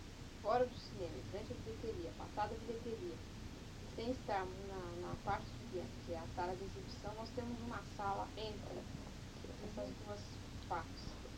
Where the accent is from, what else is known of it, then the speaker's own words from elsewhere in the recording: Novo Horizonte, São Paulo, Brazil; Da região de Catanduva.